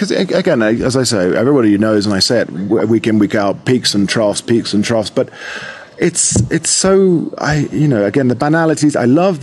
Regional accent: London, United Kingdom; I am a Londoner. I was born and raised there.

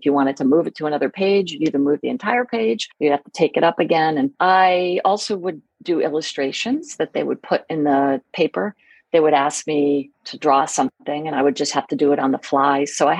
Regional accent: Rhode Island, United States; I was from Rhode Island.

